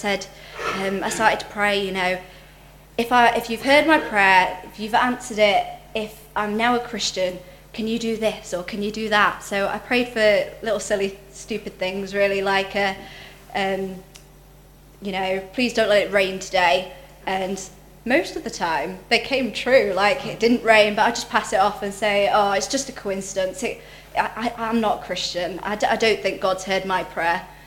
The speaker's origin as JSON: {"language": "English", "town": "Coventry", "region": "West Midlands", "country": "United Kingdom", "tie": "born there", "said": "I was born in Coventry to Christian parents who raised me."}